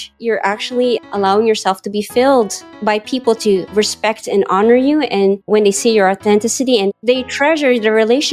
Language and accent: English; Manila, Metro Manila, Philippines; also born or lived in United States; I'm speaking from Manila right now. I'm both from here in the Philippines and the US, but I'm living here in the Philippines.